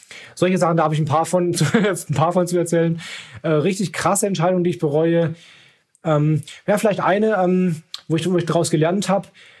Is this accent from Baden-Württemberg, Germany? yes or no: yes; Baden-Württemberg, Germany; Ich bin Schwabe, so auch eigentlich im Herzen und auch von der Geburt her